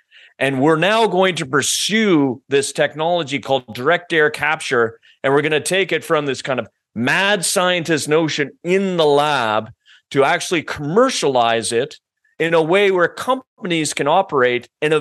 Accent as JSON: {"language": "English", "country": "Canada", "said": "and I'm Canadian, you know"}